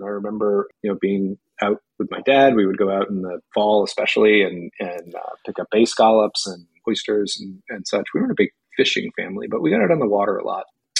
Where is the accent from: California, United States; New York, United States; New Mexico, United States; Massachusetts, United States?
Massachusetts, United States; So I grew up on Cape Cod. I was a full-timer.